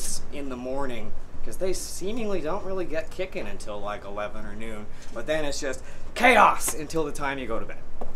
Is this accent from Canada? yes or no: yes; Ontario, Canada; I'm from Ontario originally.